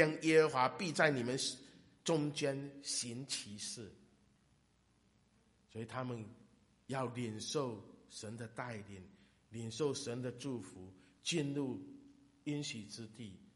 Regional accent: Zhangzhou, Fujian, China; 我的家乡漳州市的旁边有一条叫九龙江，每年夏天的时候都会发大水

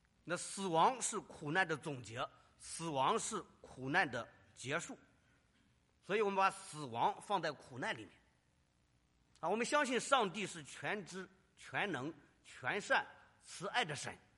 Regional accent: China; now in United States; 我们很多年前或者最近从中国来到美国一样， 我们从中国来到美国，我们可能在这里娶妻生子。

